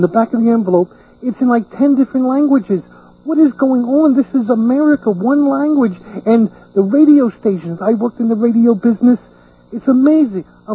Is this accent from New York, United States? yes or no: yes; Long Island, New York, United States; Now, I grew up in Long Island, a very wealthy area. I lived there all my life, and I had to move recently